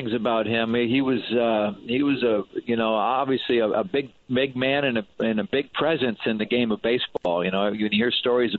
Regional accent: New England, United States; that's what I remember about Bill Lee growing up in New England. Of course, I went to Fenway Park once a year.

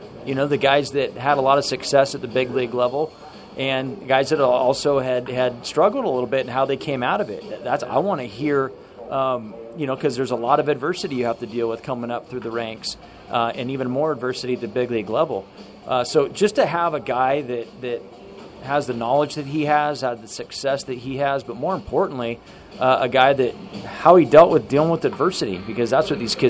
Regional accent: Nevada, United States; growing up in Northern Nevada, it was the Giants and the A's.

